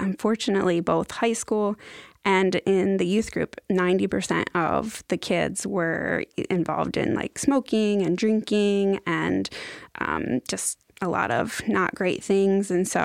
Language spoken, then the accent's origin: English; Philadelphia, Pennsylvania, United States; So I grew up in Philadelphia, and I was raised Methodist, Baptist, non-denominational.